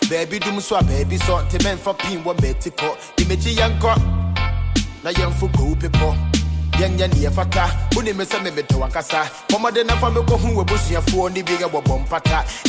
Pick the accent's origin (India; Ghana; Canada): Ghana; I don't know about the rest of Africa, but I'm speaking from the Ghanaian experience, because the canker of street children keeps growing.